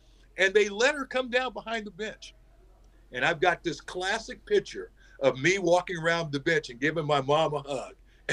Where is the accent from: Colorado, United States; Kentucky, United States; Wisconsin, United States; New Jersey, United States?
Colorado, United States; Denver; I grew up in Denver and, you know, we played obviously in California